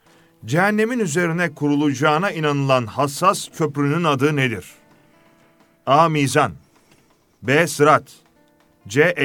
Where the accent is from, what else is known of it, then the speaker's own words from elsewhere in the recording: Erzincan, Turkey; Esasen biz de Erzincanlıyız bu arada.